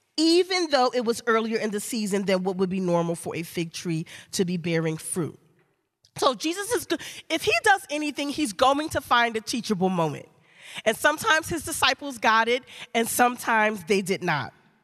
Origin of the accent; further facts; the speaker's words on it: Philadelphia, Pennsylvania, United States; You know, I'm born and raised in Philly, right? I'm no grower of figs. I don't have fruit trees in my backyard.